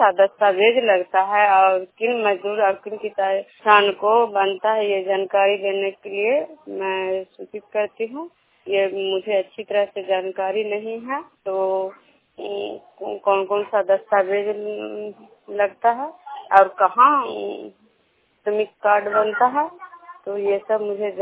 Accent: Khujra, Bihar, India; मैं बिष्णुपुर ग्राम खुजरा पंचायत नालंदा जिला नवनसा प्रखंड के निवासी हूँ।

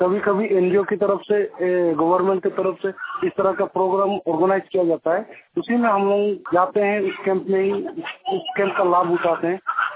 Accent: Mechua, Jharkhand, India; और मैं मेछुआ गांव से हूँ।

